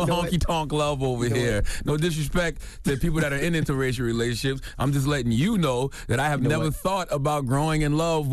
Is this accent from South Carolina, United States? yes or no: yes; South Carolina, United States; Hey, I'm from South Carolina.